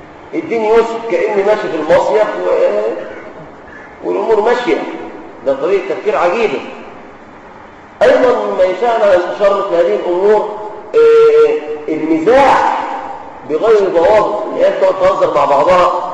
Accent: Egypt; في بلادنا مصر

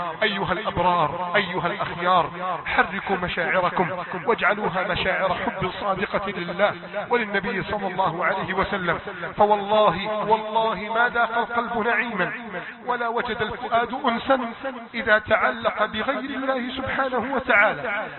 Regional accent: Egypt; اللهم احفظ بلدنا مصر

